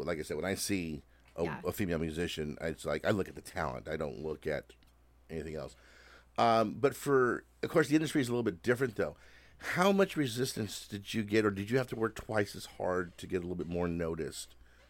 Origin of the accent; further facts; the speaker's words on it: Bellflower, California, United States; born there; I was getting that pushback of being Latino. It's like, dude, I'm fifth generation here. You know, I was born in Bellflower.